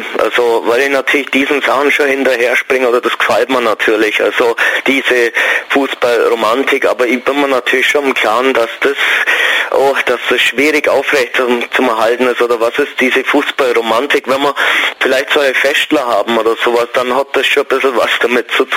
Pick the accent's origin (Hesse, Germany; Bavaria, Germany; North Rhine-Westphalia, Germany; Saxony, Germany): Bavaria, Germany; Augsburg; als Augsburger